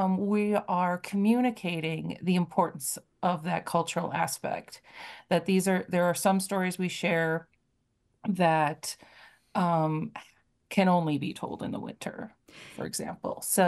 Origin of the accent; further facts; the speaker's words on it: Bad River, Wisconsin, United States; Well, I grew up on Bad River, where I still reside. I've been off and about a little bit, but here I'm back.